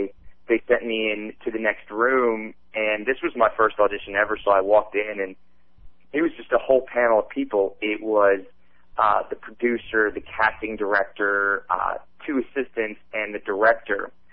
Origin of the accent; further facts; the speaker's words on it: New Jersey, United States; And my mom was, when we grew up in Jersey, my mom was a maid for a well-to-do family called the Mindells.